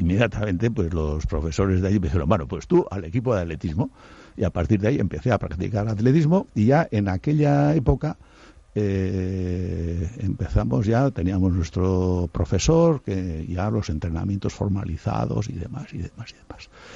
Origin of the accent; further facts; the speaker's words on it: Spain; first language Basque; Spanish is a second language; porque yo soy castellano berri, de alguna manera. Yo aprendí a hablar castellano cuando me mandaron a la escuela a los 6-7 años.